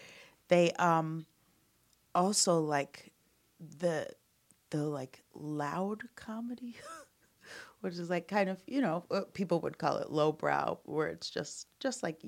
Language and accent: English; Omaha, Nebraska, United States; moved away as an adult; also born or lived in Chicago / Amsterdam / Denver; I grew up in Omaha, and then I moved to Chicago to become an improviser.